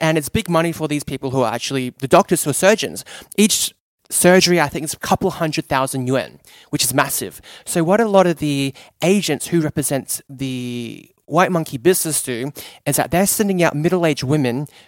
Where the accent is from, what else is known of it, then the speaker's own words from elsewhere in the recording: Australia; accent: Aussie; I came from an Australian background, I sound white, I sound very Aussie.